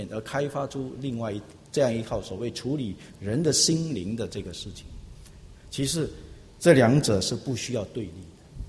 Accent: China; 我们中国人有一句话说，哀莫大于心死

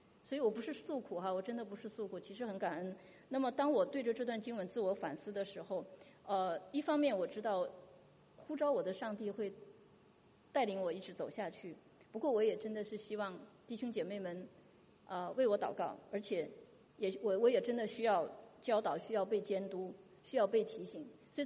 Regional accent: China; 因为我是从中国来的，我真的习惯说话很快

